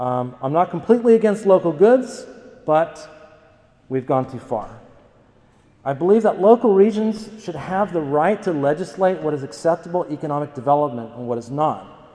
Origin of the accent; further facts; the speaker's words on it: United States; And while I'm from the United States, and as a Mexican American, I know what it means to resist incorporation